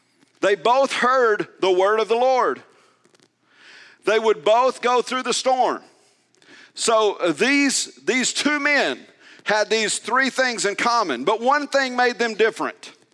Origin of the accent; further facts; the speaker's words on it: Tulia, Texas, United States; I grew up northeast of Tulia on a farm. Some of you know that. And I'm not far from my hometown.